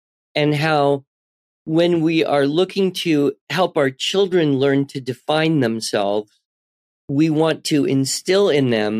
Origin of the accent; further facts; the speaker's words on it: United States; that's who I am. I'm an American.